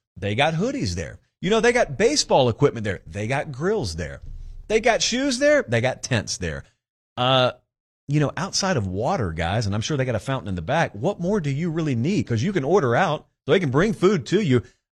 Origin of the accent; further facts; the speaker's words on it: the South, United States; Now, look, I grew up in the South. I was taught that USC was evil.